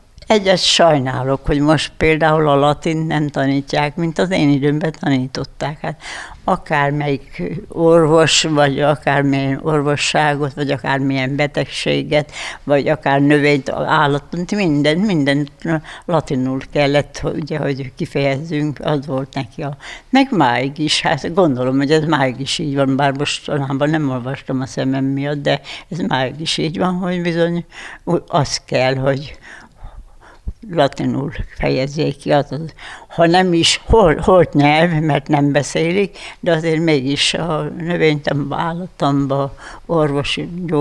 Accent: Mezőtúr, Jász-Nagykun-Szolnok, Hungary; born there; Mezőtúron születtem, 1915. április 21-ben. Úgyhogy ott jártam iskolába, 4 elemit jártunk

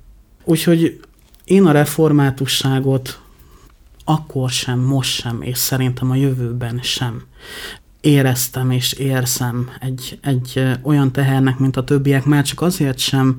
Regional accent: Létavértes, Hajdú-Bihar, Hungary; born there; Létavértesen születtem, ez egy kisváros a romániai határ mellett.

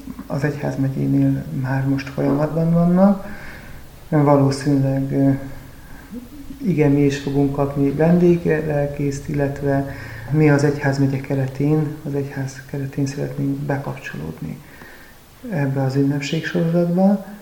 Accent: Nábrád, Szabolcs-Szatmár-Bereg, Hungary; Egy 1000 fős gyülekezetből indultam el, Szabolcs-Szatmár megyéből, Nábrádról. 1970-ben születtem

